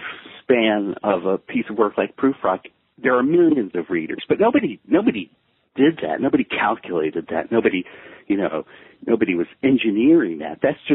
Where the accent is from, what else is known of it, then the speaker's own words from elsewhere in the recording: Memphis, Tennessee, United States; also born or lived in Ohio; well, I wasn't born there, but raised there.